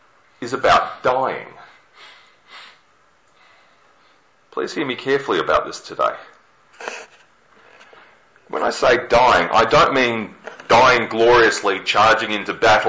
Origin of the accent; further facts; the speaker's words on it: Melbourne, Victoria, Australia; I grew up in Melbourne, and I'm a sporting atheist. I didn't have a team growing up in Melbourne. I had 14 months living in the UK